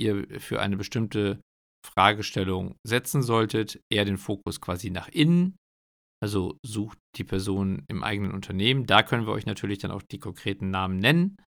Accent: Bocholt, North Rhine-Westphalia, Germany; Ob das eher so ein Münsterland-Ding ist oder so, ich komme ja aus Bocholt.

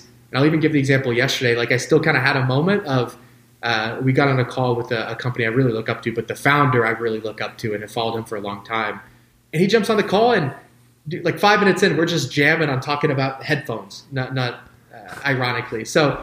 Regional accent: Indianapolis, Indiana, United States; I grew up in Indianapolis, so Colts fans.

